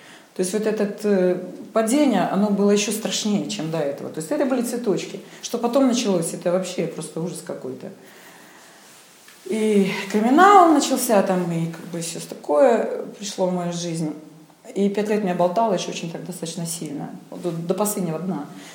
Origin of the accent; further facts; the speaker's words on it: Novocherkassk, Rostov Oblast, Russia; Я вообще из Новочеркасска. Это Ростов-на-Дону, то есть Россия, не знаю, где это находится, Ростов-на-Дону, значит, юг страны.